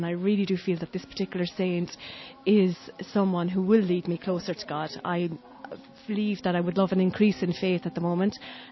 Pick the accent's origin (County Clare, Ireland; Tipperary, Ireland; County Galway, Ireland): Tipperary, Ireland; Roscrea; I'm actually from Roscrea in County Tip.